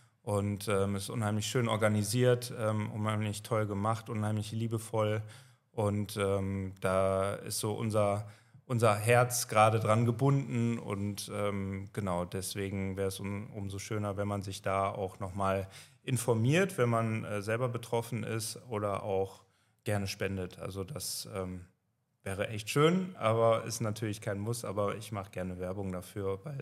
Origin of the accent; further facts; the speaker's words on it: Krefeld, North Rhine-Westphalia, Germany; Wir kommen aus Krefeld, wir haben auch diverse Probleme